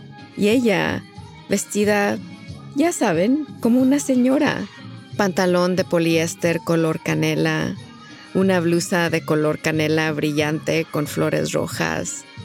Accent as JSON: {"language": "Spanish", "country": "Mexico", "tie": "born there", "said": "México, el país donde nací y donde nacieron mis padres. Y también los privilegios que me ha dado el hecho de ser una latina de tez blanca."}